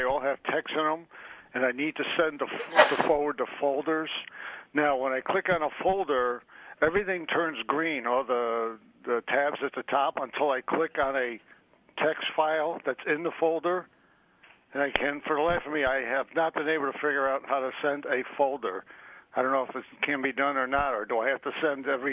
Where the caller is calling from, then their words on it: Rochester, United States; I'm from Rochester.